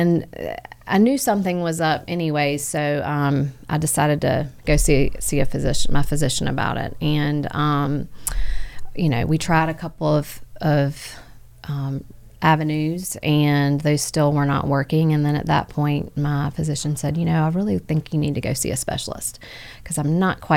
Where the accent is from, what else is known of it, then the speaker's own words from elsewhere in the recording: Rock Hill, South Carolina, United States; I'm originally from Rock Hill, South Carolina. Grew up there.